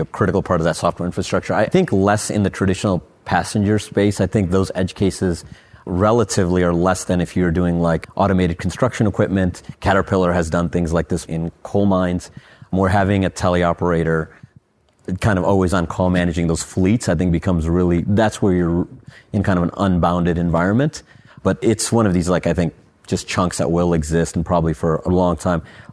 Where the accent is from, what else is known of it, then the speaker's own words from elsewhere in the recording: Detroit, Michigan, United States; I'm from Detroit and I grew up in that ecosystem.